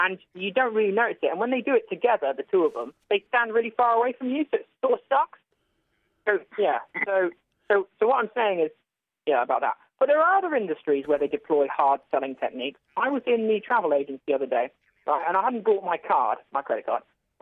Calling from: Exeter, South West England, United Kingdom; I'm calling from Exeter.

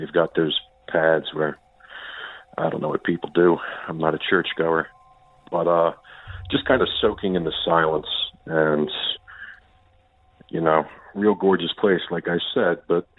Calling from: Philadelphia, Pennsylvania, United States; Hey Derek, I'm calling from Philly.

